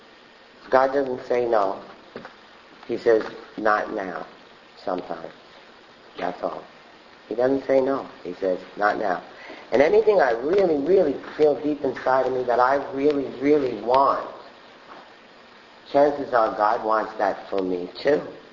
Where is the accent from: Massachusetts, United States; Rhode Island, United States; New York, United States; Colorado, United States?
New York, United States; Brooklyn; accent: Brooklyn; also born or lived in Montreal; I was given up for adoption at birth, and so I was raised in Brooklyn by an Italian family. And that's where the Brooklyn accent comes from.